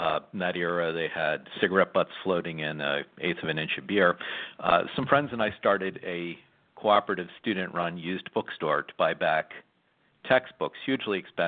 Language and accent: English; Pennsylvania, United States; I grew up in Montgomery County, Pennsylvania.